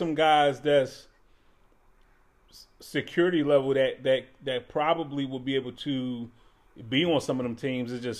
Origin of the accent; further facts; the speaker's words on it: Philadelphia, Pennsylvania, United States; I'm from Philly.